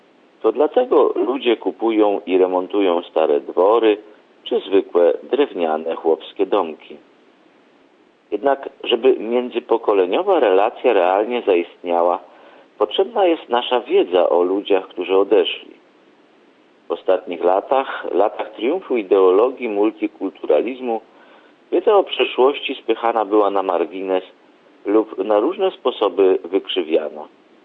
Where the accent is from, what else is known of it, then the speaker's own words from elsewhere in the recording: Iwla, Subcarpathian Voivodeship, Poland; w moich rodzinnych stronach. Pod Dukielskiej Iwli